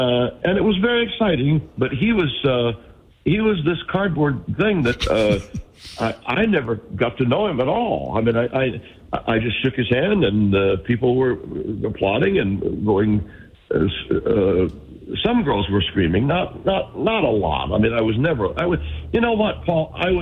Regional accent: West Bridgewater, Massachusetts, United States; And, I grew up in Massachusetts, by the way, outside of Brockton, Mass, a little town called West Bridgewater.

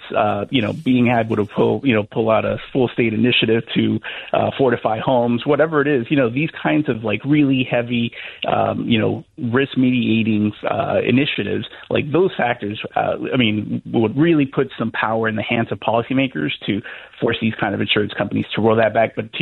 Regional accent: Miami, Florida, United States; I'm from Miami

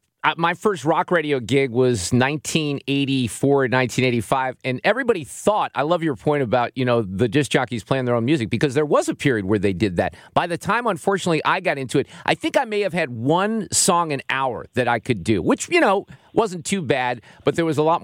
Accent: Chicago, Illinois, United States; now in St. Louis, United States; Let me start with some St. Louis questions, because I feel I grew up in Chicago before I moved here

